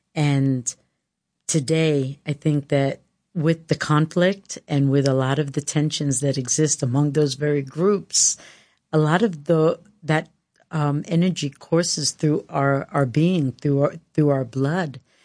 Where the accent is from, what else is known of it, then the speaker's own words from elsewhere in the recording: Queens, New York, United States; Growing up in Queens, Richmond Hill, Queens, going to Jamaica schools, you know, Queens is very diverse.